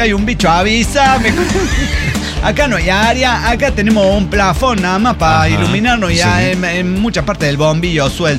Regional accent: Córdoba, Argentina; Y yo soy cordobés y vos sos cordobés

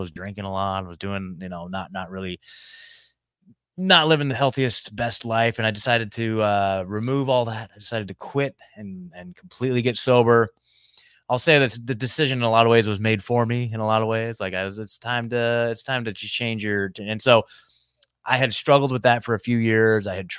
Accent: Oregon, United States; Well, I was born in Portland, Oregon, and then grew up a little bit outside, like maybe an hour southwest of Portland in a smaller town, and grew up there, spent my whole life there, graduated high school.

